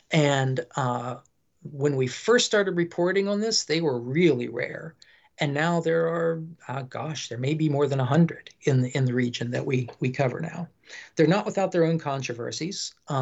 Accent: West Virginia, United States; You can't drive through my home state of West Virginia or other parts of coal-producing Appalachia

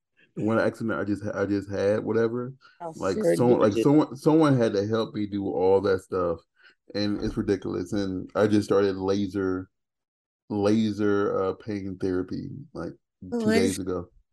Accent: Indiana, United States; because I'm from Indiana, so it's like a completely different world with the way they drive out here now.

